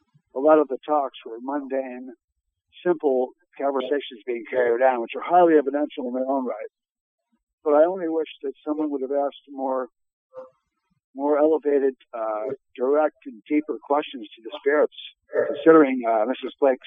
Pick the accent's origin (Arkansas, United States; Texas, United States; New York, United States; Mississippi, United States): New York, United States; Oswego; who was born in my hometown in Oswego, New York